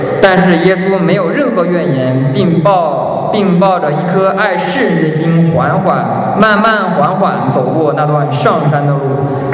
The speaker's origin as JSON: {"language": "Chinese", "region": "Anhui", "country": "China", "said": "我来自中国大陆安徽，从小接受的教育是无神论和唯物主义思想"}